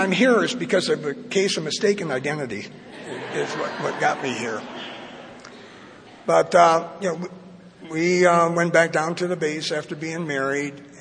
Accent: Detroit, Michigan, United States; But I grew up in Detroit, and my childhood, when you describe it, somebody would say you had a bad childhood, but I had a good childhood.

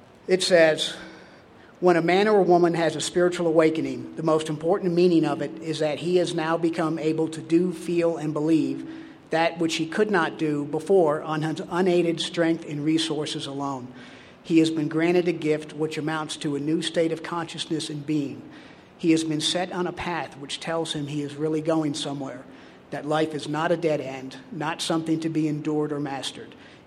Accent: Wetumpka, Alabama, United States; I am an alcoholic. I'm from Wetumpka, Alabama, and my sobriety date is September 18th, 1998.

